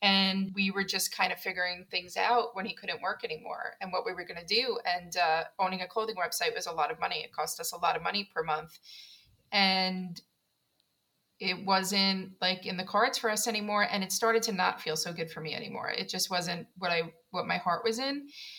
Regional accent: Queens, New York, United States; So I'm from Queens, New York as well.

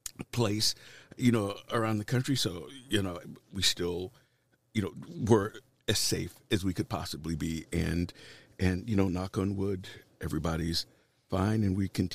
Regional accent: Norfolk, Virginia, United States; I'm from Norfolk, Virginia.

